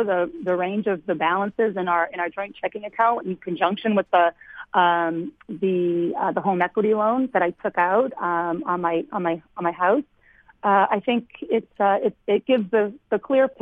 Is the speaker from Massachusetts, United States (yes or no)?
yes; Lowell, Massachusetts, United States; I mean, look, I grew up in Lowell in a working-class family